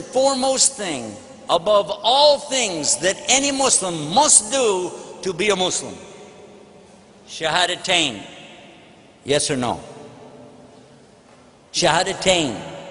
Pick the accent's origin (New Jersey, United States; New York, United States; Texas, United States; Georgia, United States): Texas, United States; I'm from Texas, you know what I mean?